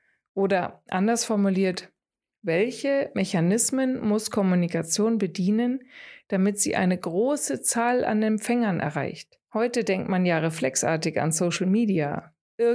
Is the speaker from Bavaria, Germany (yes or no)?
yes; Munich, Bavaria, Germany; Zumindest beobachte ich das in meiner Heimatstadt München.